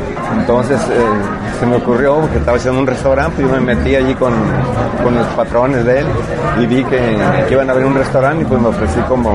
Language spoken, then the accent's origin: Spanish; San Luis Potosí, Mexico; now in Puerto Vallarta, Mexico; Soy de San Luis Potosí.